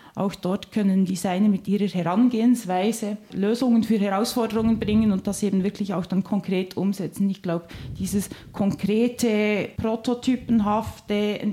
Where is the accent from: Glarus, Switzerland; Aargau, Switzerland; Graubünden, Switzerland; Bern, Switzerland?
Bern, Switzerland; born there; also born or lived in Barcelona, Spain; ich bin in Bern geboren, aber ich war dann schon auch unterwegs. Ich bin ein Jahr lang zum Beispiel durch Lateinamerika gereist. Ich habe anderthalb Jahre in Barcelona gewohnt.